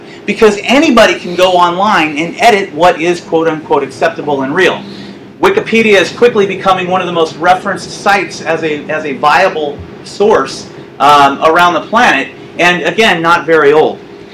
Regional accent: Newport Beach, California, United States; I'm from California, and that was down in the Newport Beach area.

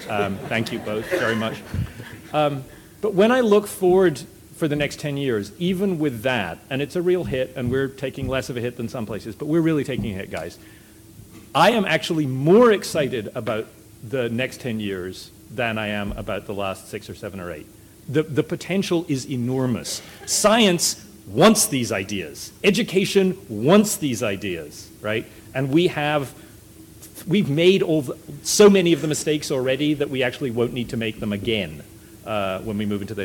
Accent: Scotland, United Kingdom; good guilt too, I'm Scottish, it was good guilt.

